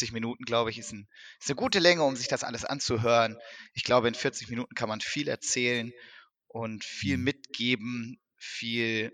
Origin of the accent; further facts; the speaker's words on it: Hanover, Lower Saxony, Germany; Und ich als Hannoveraner und Hochdeutscher vom Fach weiß ich, dass zu richtig ist.